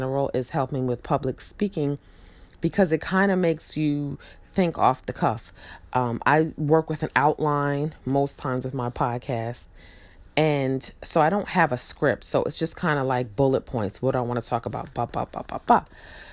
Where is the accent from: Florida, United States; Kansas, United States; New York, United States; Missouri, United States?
New York, United States; also born or lived in Houston; now in Mississippi, United States; I grew up in New York, I moved to Houston, Texas, of all places. And then from Houston, Texas, I moved to Mississippi, of all places.